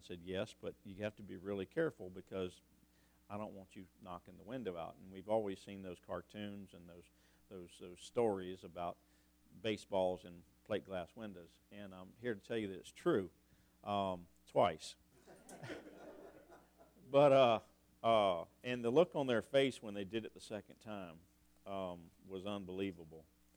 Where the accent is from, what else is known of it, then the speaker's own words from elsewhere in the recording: Virginia Beach, Virginia, United States; We're from Virginia Beach, Virginia, and it is a pleasure to be down here.